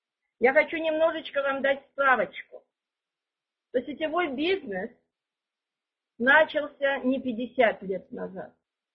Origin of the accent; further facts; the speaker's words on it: Ukraine; moved away as an adult; also born or lived in Krasnoyarsk; now in Germany; Родилась на Украине. 40 лет я прожила даже более на Украине. 11 лет я прожила в Красноярске, в Сибири. Очень дорогие воспоминания о Красноярске у меня. И сейчас 16 лет я уже живу Германию.